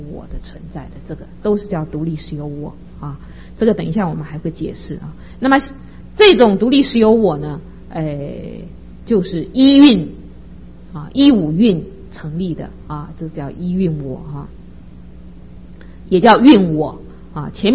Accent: China; 那么这一个呢，我们中国人呢习惯称它叫做灵魂啊

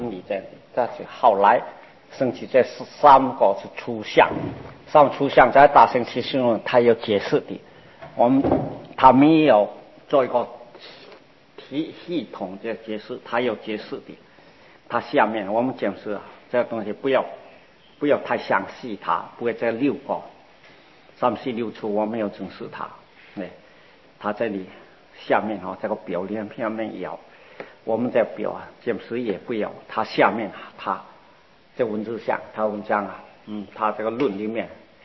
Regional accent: China; 就我们中国人呢，生掉一个气和的气的，就经典。经典，我们中国的经典呢，也不容易称作经。

